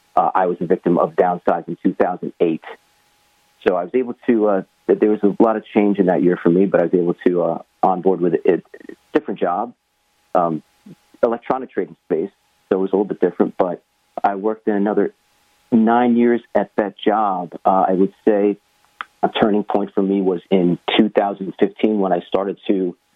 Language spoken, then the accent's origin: English; Long Island, New York, United States; Well, I grew up in Long Island, New York, and I did all the things that we were taught and are told by society to do.